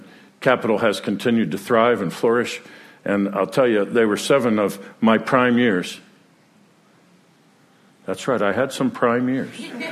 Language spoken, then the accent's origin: English; Seattle, Washington, United States; also born or lived in Missouri; now in Utah, United States; I'm from the Seattle area. Debbie's from New York City, just outside on Long Island, and we met there. But being from the West, I knew Utah a bit, and God began to stir us to come here